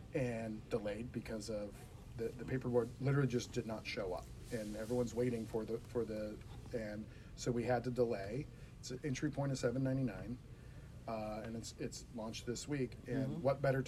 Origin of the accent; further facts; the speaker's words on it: California, United States; In Southern California. So very close.